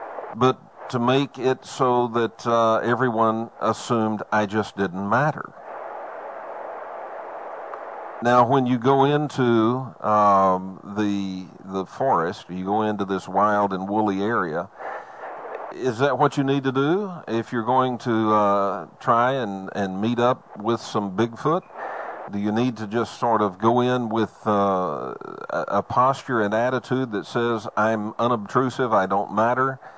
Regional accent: United States; I'm an American. I don't look like I am anything but an American.

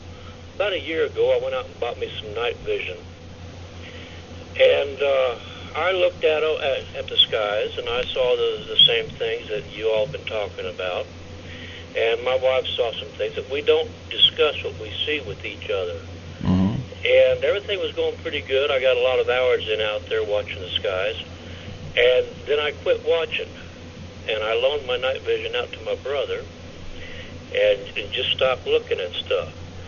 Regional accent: Panama; I grew up in Panama, Republic of Panama, Panama Canal.

